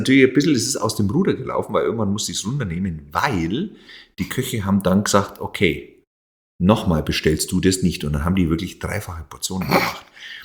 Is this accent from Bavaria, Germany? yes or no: yes; Würzburg, Bavaria, Germany; Ich bin ja hier in Würzburg in dem Haus groß geworden.